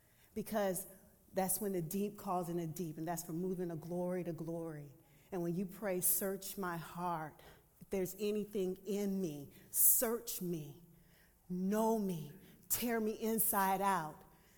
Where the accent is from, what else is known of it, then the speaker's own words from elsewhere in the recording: the South, United States; thank you, I'm from the South, I do like amen corners.